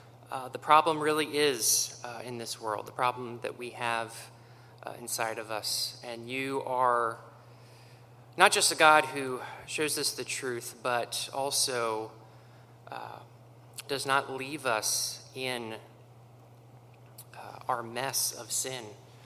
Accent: Lancaster, Pennsylvania, United States; I am from Lancaster, Pennsylvania, so I traveled from south to the south end of Pennsylvania.

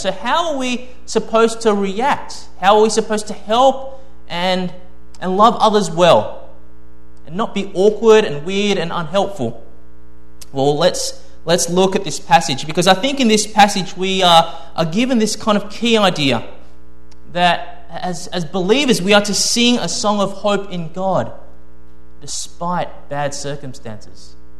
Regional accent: Australia; Maybe it's because I'm Australian, so I'm not sure.

